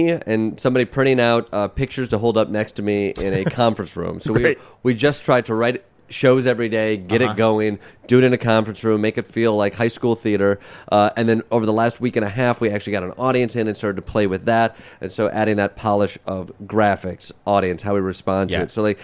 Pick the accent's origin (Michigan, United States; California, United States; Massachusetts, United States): Michigan, United States; Kalamazoo; moved away as an adult; now in Chicago, United States; I grew up in Kalamazoo, went to college there as well, and kind of got the improv bug. And so around 2000, 2001, I made my way over to Chicago.